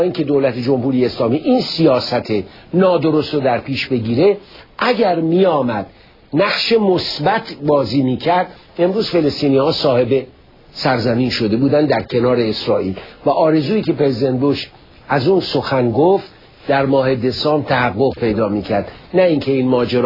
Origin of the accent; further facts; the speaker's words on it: Iran; بنده به عنوان یک ایرانی واقعا احساس شرم میکنم